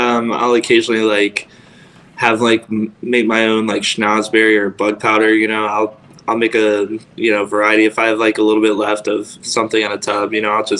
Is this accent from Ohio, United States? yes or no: yes; Cincinnati, Ohio, United States; now in Phoenix, United States; You know, I'm from Cincinnati, Ohio. My biological family is 2,000 miles away. Mm-hmm. But I have a family here in Phoenix, Arizona